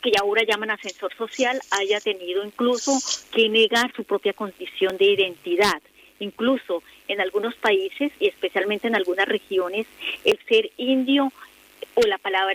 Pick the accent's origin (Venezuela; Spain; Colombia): Colombia; eso nos pasa en todos los países, en mi país, en Colombia